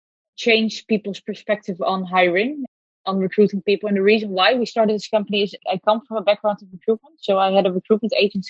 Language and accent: English; Netherlands; born there; English is a second language; I was born in the Netherlands, by default, very privileged.